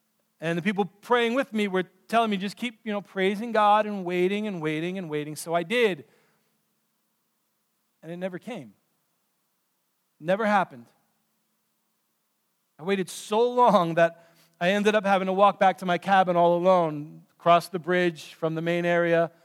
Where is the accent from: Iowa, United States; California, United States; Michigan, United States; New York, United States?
New York, United States; New York City; I grew up in New York City, and our camps were always upstate New York.